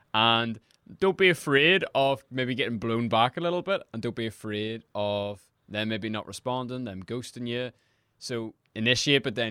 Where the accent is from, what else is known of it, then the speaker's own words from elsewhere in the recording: Ireland; I'm a podcaster from Ireland